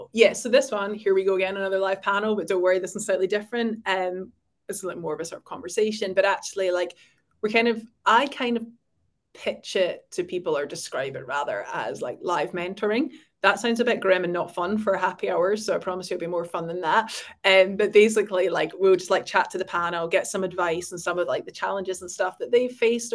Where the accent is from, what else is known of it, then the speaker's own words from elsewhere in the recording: Scotland, United Kingdom; And I'm Scottish as well, so my pronunciation is all over the place.